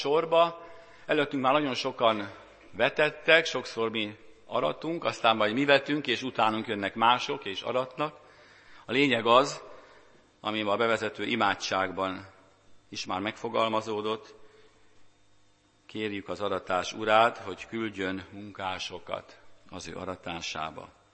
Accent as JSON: {"language": "Hungarian", "town": "Nyíregyháza", "region": "Szabolcs-Szatmár-Bereg", "country": "Hungary", "tie": "born or raised there", "said": "lehet Nyíregyháza határában, én ott elég sokat jártam, mert ott nőttem föl"}